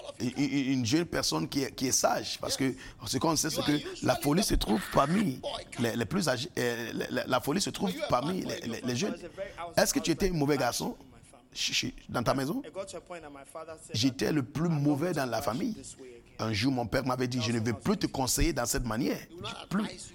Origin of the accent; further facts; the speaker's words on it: French Guiana; Je viens de la Guyane.